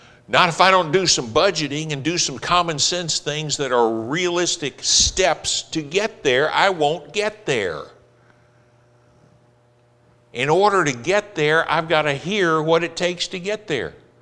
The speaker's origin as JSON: {"language": "English", "region": "California", "country": "United States", "tie": "born or raised there", "lives_now": "Arkansas, United States", "said": "But I came to Harding from Southern California, where I graduated from high school. It was not uncommon in Southern California to pick a girl up at 7:30."}